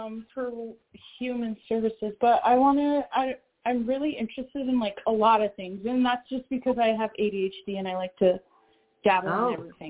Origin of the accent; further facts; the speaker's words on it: Brookston, Minnesota, United States; No, I actually, well, I'm from up north. I'm from Brookston, but do you know where Cloquet is?